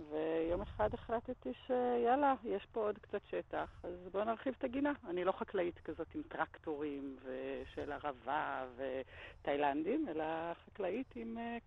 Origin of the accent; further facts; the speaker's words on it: Jerusalem, Jerusalem District, Israel; אני ירושלמית במקור, גדלתי בירושלים